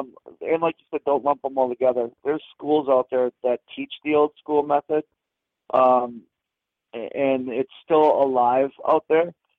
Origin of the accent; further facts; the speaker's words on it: Milwaukee, Wisconsin, United States; So growing up in Milwaukee, we only pretty much had WWF and AWA at our fingertips.